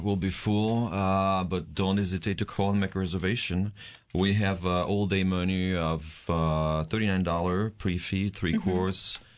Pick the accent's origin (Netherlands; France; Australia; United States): France; Paris, Île-de-France; I didn't grow up around farms, so I grew up in Paris, so that's kind of far